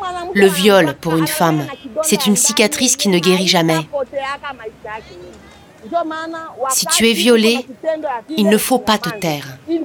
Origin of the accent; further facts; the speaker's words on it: South Kivu, DR Congo; Je viens de la province du Sud Kivu.